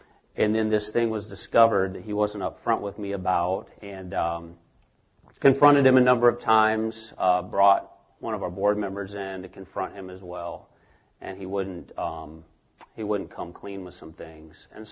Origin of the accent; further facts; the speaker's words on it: Iowa, United States; We're from Iowa as well.